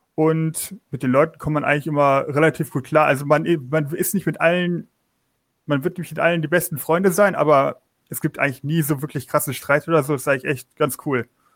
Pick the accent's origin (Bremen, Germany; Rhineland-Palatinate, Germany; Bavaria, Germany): Rhineland-Palatinate, Germany; Ich bin zwar relativ weit weg, also ich komme aus Rheinland-Pfalz